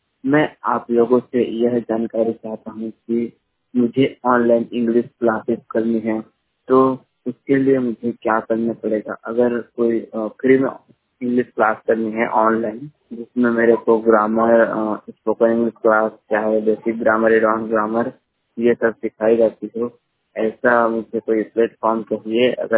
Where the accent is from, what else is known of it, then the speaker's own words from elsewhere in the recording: Baloda Bazar, Chhattisgarh, India; मैं छत्तीसगढ़ बलौदा बाजार से बिलोंग करता हूँ।